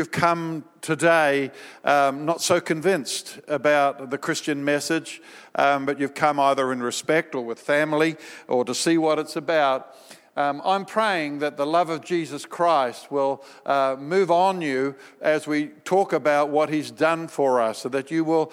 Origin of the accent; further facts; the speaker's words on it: Australia; And yes, I am an Aussie, so you better own me.